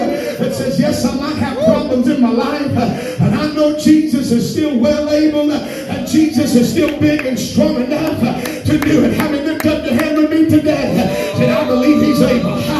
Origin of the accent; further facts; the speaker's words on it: Oildale, California, United States; I'm from Oildale, amen, and that's all right.